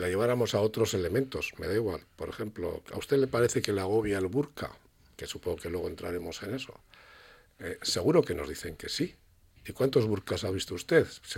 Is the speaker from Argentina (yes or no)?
no; Bilbao, Basque Country, Spain; Yo, que vivo en Bilbao de toda la vida, soy de Bilbao de toda la vida, nacido en Bilbao